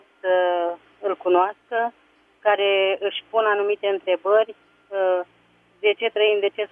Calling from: Vulcan, Hunedoara County, Romania; din Vulcan.

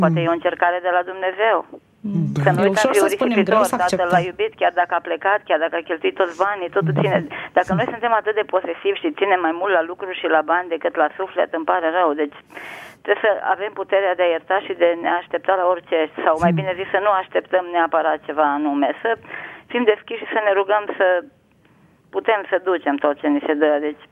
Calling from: Timișoara, Timiș County, Romania; Sunt … din Timișoara.

